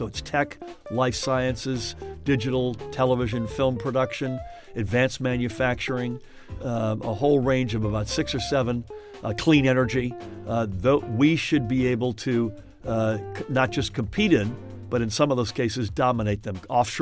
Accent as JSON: {"language": "English", "country": "United States", "said": "First of all, I'm an American, Deborah. First and foremost, let there be no doubt about it."}